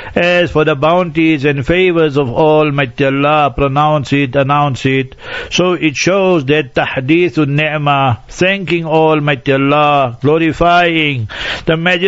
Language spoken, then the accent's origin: English; Heidelberg, Gauteng, South Africa; also born or lived in Pakistan / Newcastle; I was born in Heidelberg, and then I became Hafiz there